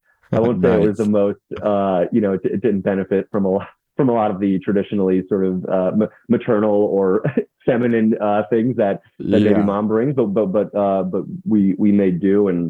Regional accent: Queens, New York, United States; So I grew up in Queens, New York, which, you know, is imprinted on my heart in many ways.

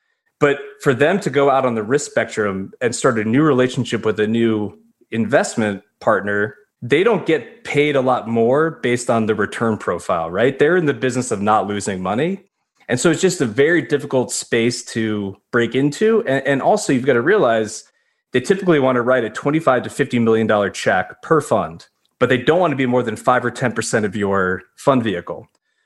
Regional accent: New York, United States; now in Nashville, United States; So very briefly, I'm a New Yorker who married a Nashville girl.

